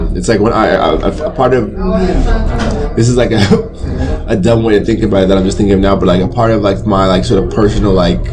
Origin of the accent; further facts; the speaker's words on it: South Africa; Being South African in general is such an interesting thing for me